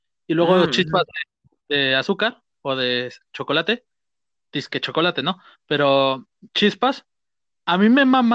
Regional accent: Mexico City, Mexico; Bueno, es que soy de la Ciudad de México, carnal.

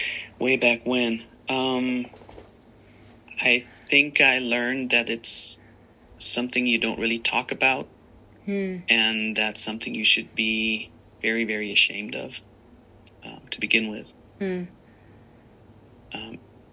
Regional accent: Germany; was born in 1981, which makes me 41 years old at this point in time. I was born and grew up in Germany, my mom being an American expat, and my dad is actually from Germany.

